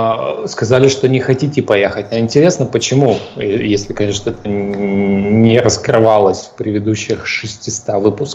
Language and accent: Russian; Yakutsk, Sakha Republic, Russia; born there; я не из Владивостока, я вообще родился в Якутске. Это Якутия.